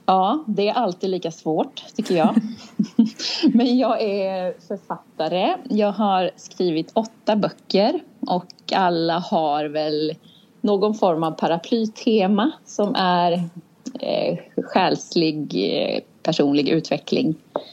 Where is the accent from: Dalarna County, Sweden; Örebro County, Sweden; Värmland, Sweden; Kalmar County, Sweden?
Kalmar County, Sweden; also born or lived in Stockholm / Skåne; now in Kalmar, Sweden; nu sitter jag i Kalmar ska jag säga när jag säger hit. Men jag är uppvuxen på Öland. Och jag bodde där i 18 år. Och sen har jag varit iväg. Bott i Stockholm i 12 år blev det väl. Skåne 8 år. Och sen har jag begett mig hemåt igen.